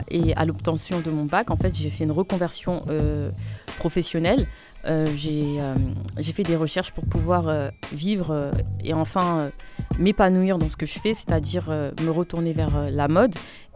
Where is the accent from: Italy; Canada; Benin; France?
France; Mantes-la-Jolie, Île-de-France; born there; now in Paris, France; Oui, c'est ça, je suis née à Mantes-la-Jolie, au Val-Fouré.